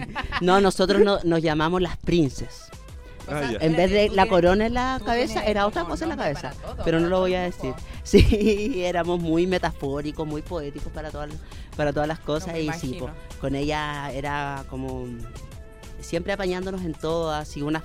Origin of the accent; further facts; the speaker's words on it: Osorno, Los Lagos, Chile; Yo soy de Osorno, y Osorno sí que es un pueblo donde no hay ni un alma en pena a las 3 de la mañana.